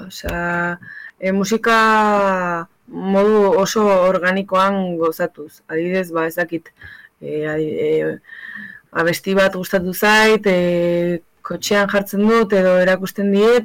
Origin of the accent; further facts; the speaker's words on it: Ansoáin, Navarre, Spain; nik Antsoainen jaio naiz eta Antsoainen jarraitzen dut